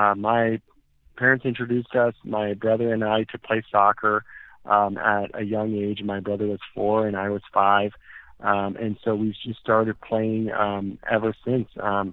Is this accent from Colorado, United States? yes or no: yes; Larkspur, Colorado, United States; also born or lived in Thornton; I was born in Thornton, Colorado, which is a suburb of Denver, and lived most of my life in the little town Larkspur, Colorado.